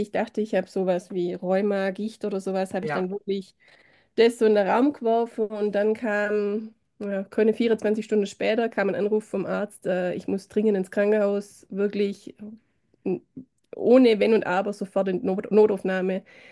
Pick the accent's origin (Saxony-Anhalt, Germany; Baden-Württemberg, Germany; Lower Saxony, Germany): Baden-Württemberg, Germany; Ich komme aus dem Schwabenländle, bin 43.